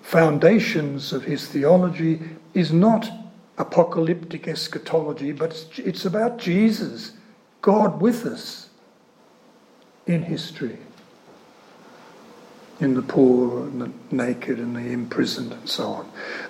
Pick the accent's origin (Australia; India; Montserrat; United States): Australia; I find it hard to read as an Australian in the light of the way we've treated asylum seekers.